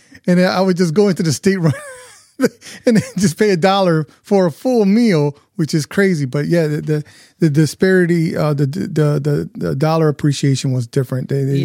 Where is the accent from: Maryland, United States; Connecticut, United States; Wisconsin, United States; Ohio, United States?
Connecticut, United States; New Haven; I'm speaking with Yaxandra Diaz, fellow Hillside. But City Point, because I'm from Congress Ave and Columbus Ave, so she's on the other side.